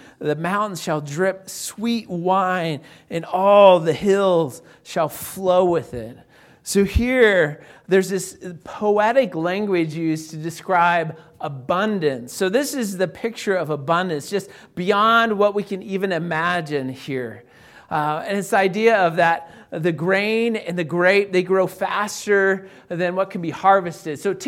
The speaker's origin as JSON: {"language": "English", "town": "Greeley", "region": "Colorado", "country": "United States", "said": "they were telling me about this church in Loveland. I'm from Greeley"}